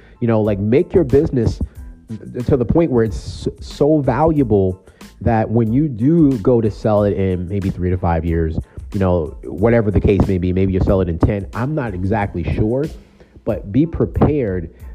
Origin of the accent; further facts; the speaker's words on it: New York, United States; number one, I'm in New York. I'm from New York.